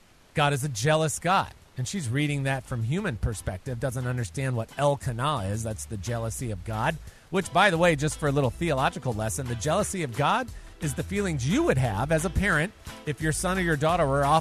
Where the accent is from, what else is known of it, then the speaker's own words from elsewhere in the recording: Raleigh, North Carolina, United States; a guy who's calling in from Raleigh, North Carolina, right here in my hometown.